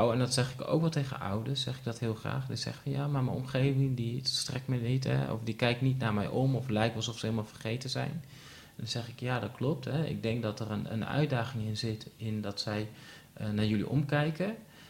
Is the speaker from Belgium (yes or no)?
no; Netherlands; lopen ze een hele week een nationale week van rouw en wij als Nederlanders...